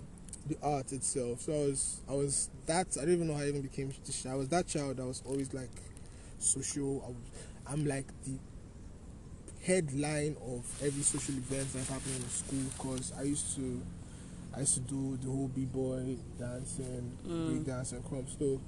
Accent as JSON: {"language": "English", "region": "Lagos", "country": "Nigeria", "tie": "born or raised there", "said": "And growing up in Lagos now, you know, there's this thing we used to do."}